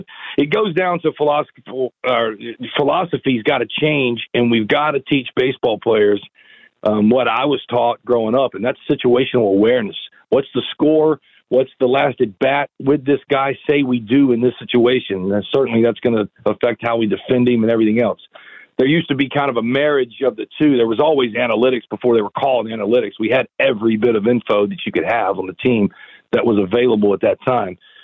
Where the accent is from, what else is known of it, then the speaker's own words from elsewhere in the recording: San Diego, California, United States; But I grew up in San Diego, Dodgers' number one rival.